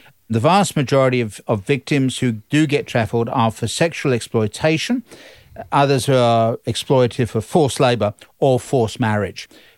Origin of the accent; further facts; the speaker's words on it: London, United Kingdom; moved away as an adult; I'm a migrant. I came from London to study for a PhD back in 1973. So I'm a migrant.